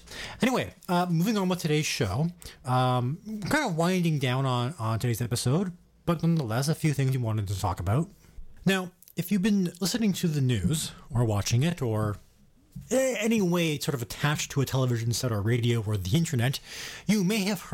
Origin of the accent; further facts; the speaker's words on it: Canada; it's things like this that often make me as a Canadian go, what?